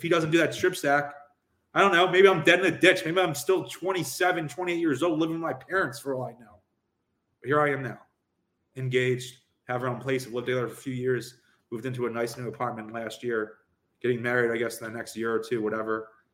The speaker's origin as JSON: {"language": "English", "town": "Philadelphia", "region": "Pennsylvania", "country": "United States", "said": "She was living in South Philly at the time. I'm from South Philly."}